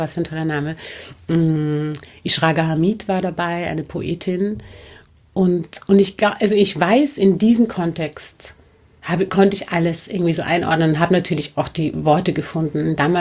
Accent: Vienna, Austria; Also ich bin in Wien aufgewachsen und relativ isoliert aufgewachsen.

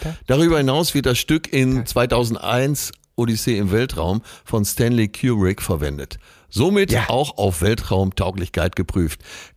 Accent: Vienna, Austria; kann ich als Wiener nur mit … … antworten.

